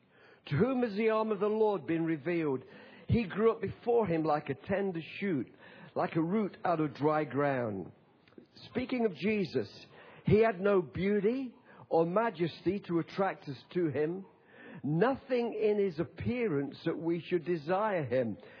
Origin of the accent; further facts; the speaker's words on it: Nottingham, East Midlands, United Kingdom; I come from Nottingham, which is not too far from Birmingham.